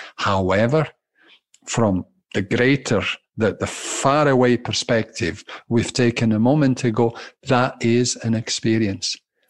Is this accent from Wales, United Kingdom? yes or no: no; Glasgow, Scotland, United Kingdom; baffled because they hear Italian undertones and Scottish undertones in my speaking. Yes, I'm a tally. I'm a Glaswegian Italian.